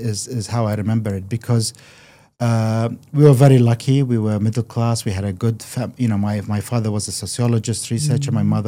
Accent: Baghdad Governorate, Iraq; first language Czech; English is a second language; my first initial language up to the age of three was Czech. And then we moved to Iraq, between between the two cultures. I grew up in Iraq, and it was, I spent 5 years there. From the mid-70s to the end of the 70s.

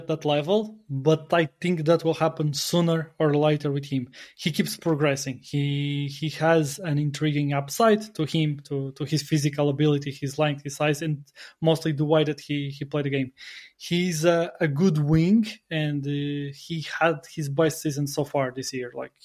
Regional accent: Portugal; I'm from Portugal.

